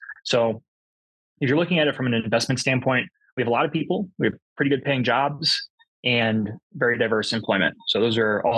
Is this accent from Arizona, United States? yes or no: no; Florida, United States; But, you know, just growing up in Southwest Florida, it's a very attractive place for people to live.